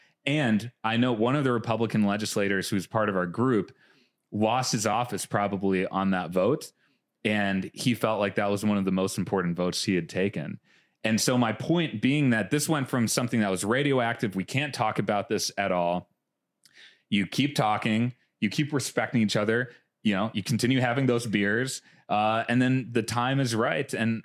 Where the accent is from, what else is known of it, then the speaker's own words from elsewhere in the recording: Midwest, United States; We're the people from the Midwest, the people who are like, who can bring that Midwestern voice.